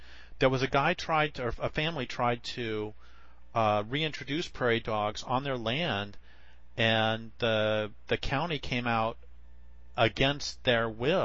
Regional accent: Boulder, Colorado, United States; And I grew up in Boulder

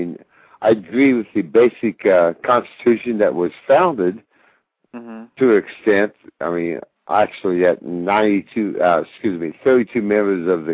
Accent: Kansas, United States; talking to you from Kansas, because I'm from Kansas also

